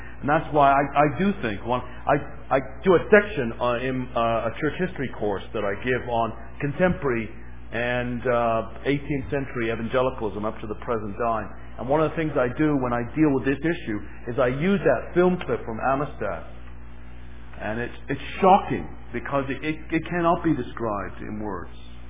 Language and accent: English; England, United Kingdom; I was raised in England